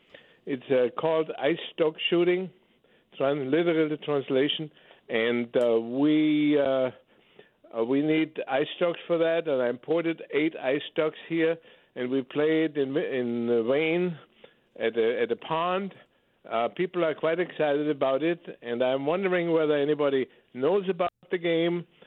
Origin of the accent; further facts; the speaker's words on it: Austria; now in East Winthrop, United States; Yes, I'm a transplant from Austria. Been quite a while here in Maine, 35 years or so.